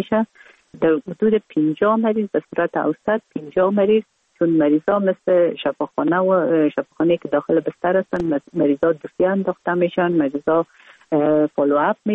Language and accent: Persian; Kabul, Afghanistan; born or raised there